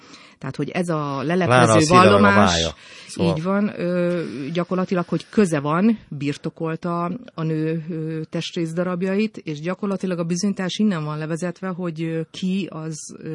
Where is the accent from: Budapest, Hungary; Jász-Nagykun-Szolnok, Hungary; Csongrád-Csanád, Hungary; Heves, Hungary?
Budapest, Hungary; miután én budapesti vagyok